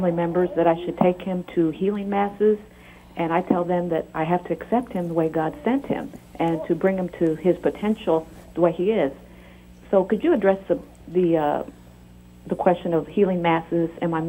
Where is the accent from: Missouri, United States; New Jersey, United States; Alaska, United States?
Missouri, United States; Hello, Mother. I'm from Missouri.